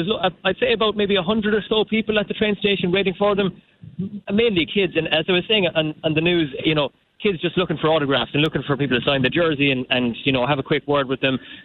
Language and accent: English; Munster, Ireland; I mean, look, I'm from Kerry. I grew up here.